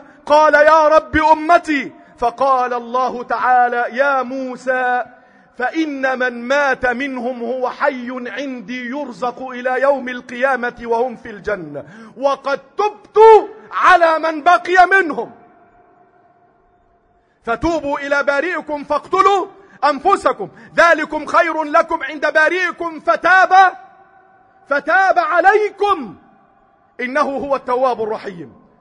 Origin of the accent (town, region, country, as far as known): Egypt